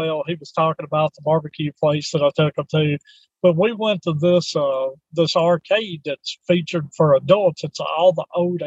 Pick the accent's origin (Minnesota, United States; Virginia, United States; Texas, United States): Texas, United States; Houston; Again, another one is going to be my hometown of Houston, Texas. A lot of great places there. And when I go to either or, it feels like I'm back home.